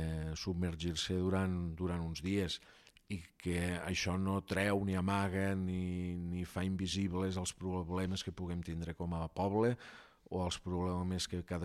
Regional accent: La Cala, Catalonia, Spain; de ser d'on som, de la Cala

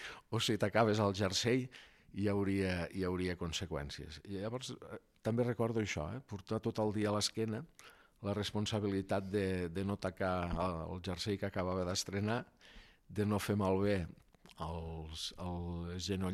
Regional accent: La Cala, Catalonia, Spain; de ser d'on som, de la Cala

